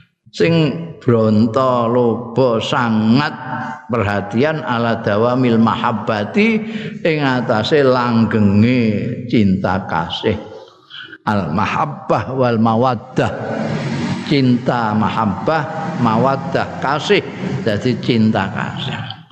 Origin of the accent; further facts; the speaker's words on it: Java, Indonesia; aku ini orang Jawa sih san.